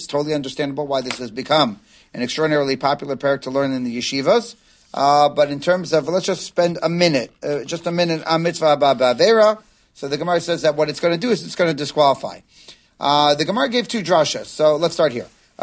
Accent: New Jersey, United States; my visit over there to Jersey, to my home state.

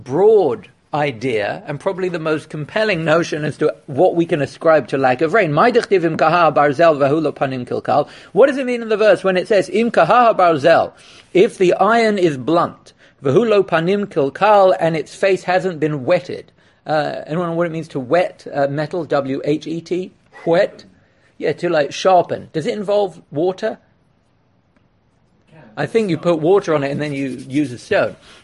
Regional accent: England, United Kingdom; There was a phrase growing up in England

